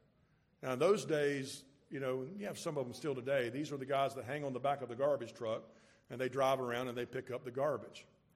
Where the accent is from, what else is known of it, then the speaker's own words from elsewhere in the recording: Jacksonville, Florida, United States; where I was raised in Jacksonville, much like here, there's places that are very, very poor.